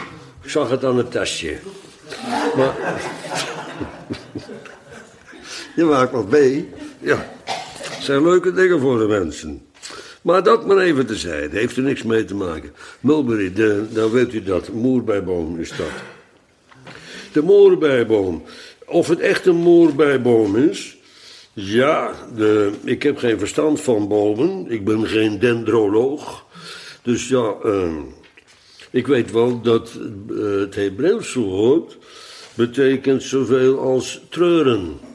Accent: Netherlands; Wij komen helemaal uit Holland om hier... dat is nou ook vervelend.

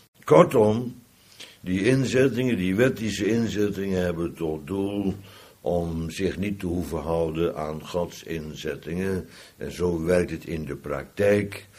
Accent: Netherlands; Daarom zijn wij Nederlanders goed in het belasting ontduiken. Niet omdat we zo'n rot volk zijn, maar omdat we zo'n rot belastingssysteem hebben.

